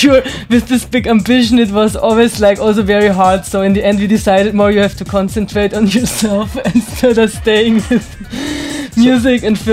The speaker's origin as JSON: {"language": "English", "region": "Bavaria", "country": "Germany", "lives_now": "Frankfurt, Germany", "said": "I'm coming from Frankfurt. I'm originally from Bavaria, but I'm exiled Bavarian living in Frankfurt."}